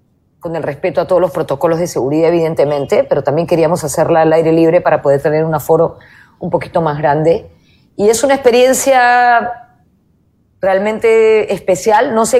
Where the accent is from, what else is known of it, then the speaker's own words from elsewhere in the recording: Peru; en el trato entre nosotros como peruanos